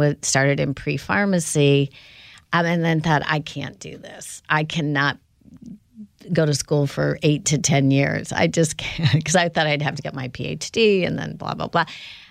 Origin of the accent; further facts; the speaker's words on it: Indiana, United States; And then growing up in Indiana— it's not unusual for, we all had, dirt bikes